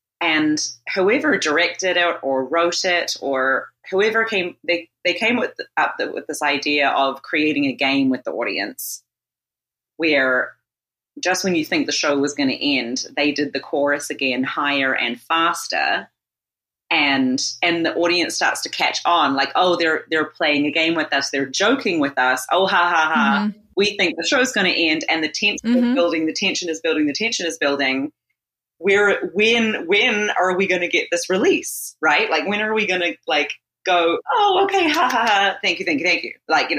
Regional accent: Auckland, New Zealand; now in New York City, United States; I am from New Zealand, Auckland, New Zealand.

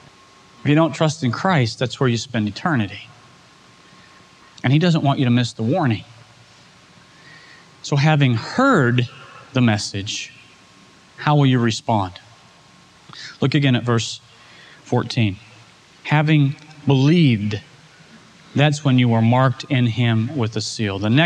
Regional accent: Oklahoma, United States; I grew up in Oklahoma, and during the spring and summer, we had weather that birthed tornadoes.

